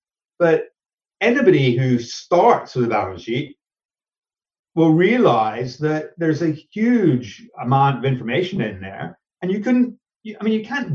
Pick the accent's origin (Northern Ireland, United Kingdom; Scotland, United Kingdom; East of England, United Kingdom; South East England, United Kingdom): Scotland, United Kingdom; I learned that, although being Scottish, it wasn't, you know, I'd done my apprenticeship.